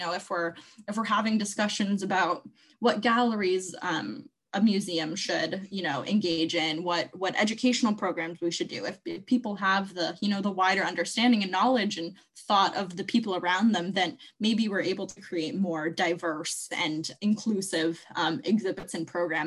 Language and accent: English; United States; now in Canada; I'm Canadian, but I grew up in the States. And when I came to Canada for university